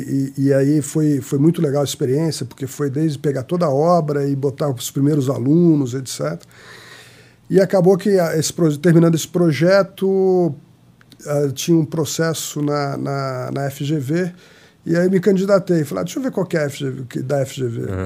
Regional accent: São Paulo, Brazil; now in Rio de Janeiro, Brazil; Apesar de eu ser paulistano, uhum, eu nasci em São Paulo, mas já moro muitos anos no Rio

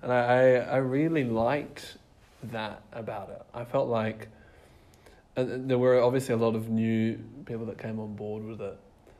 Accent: Perth, Western Australia, Australia; I'm 27. I'm from Perth in West Australia.

